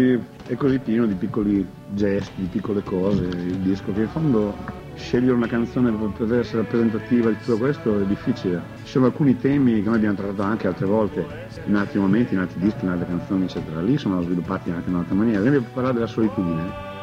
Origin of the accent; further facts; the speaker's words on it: Reggio Emilia, Emilia-Romagna, Italy; noi siamo essenzialmente le teste quadre, siamo reggiani